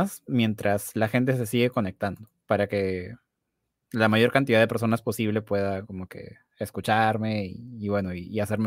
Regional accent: Lima, Peru; No, soy de Lima, Perú.

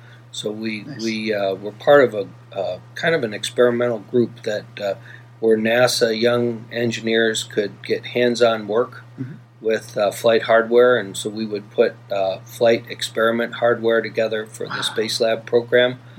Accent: Cleveland, Ohio, United States; And then I was originally from Cleveland, so I wanted to come back home.

